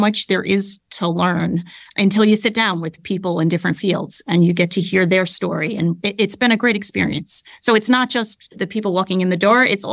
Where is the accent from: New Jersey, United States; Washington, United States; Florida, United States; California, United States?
New Jersey, United States; I grew up in New Jersey and always wanted to be an architect.